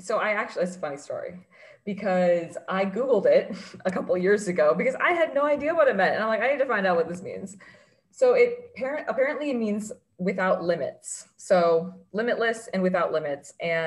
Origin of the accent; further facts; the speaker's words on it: Florida, United States; So I was born and raised in Florida. Rest of my family lived in New York. They moved down here and I was born.